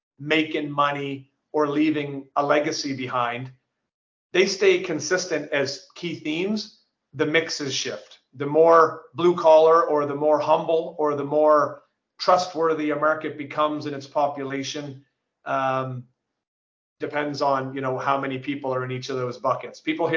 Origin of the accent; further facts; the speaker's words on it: Sambro, Nova Scotia, Canada; I grew up in Sambro, which is a fishing community.